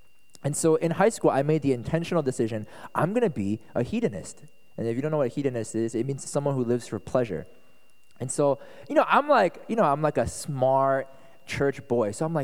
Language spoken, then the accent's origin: English; Philadelphia, Pennsylvania, United States; born there; I was born in Philadelphia, like I shared earlier. My parents, they immigrated from Korea.